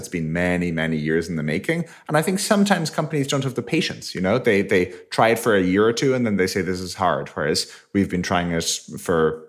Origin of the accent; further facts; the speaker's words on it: Ireland; I think it's maybe helpful for us that we grew up in Ireland. We have some more of the European perspective